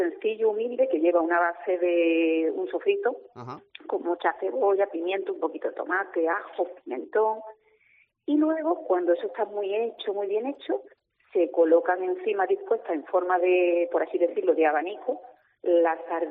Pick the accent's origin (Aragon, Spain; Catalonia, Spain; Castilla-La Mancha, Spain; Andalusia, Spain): Andalusia, Spain; me consta que no soy la única malagueña que sale en el programa, hay otros.